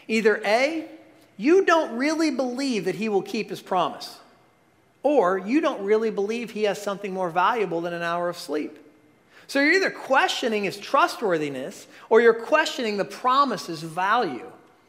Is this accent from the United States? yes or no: yes; Indiana, United States; You know, we're from Indiana. Our idea of a ledge is at Brown County.